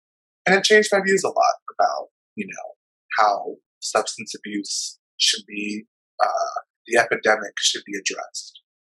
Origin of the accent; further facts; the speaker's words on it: New York, United States; I'm originally from Long Island.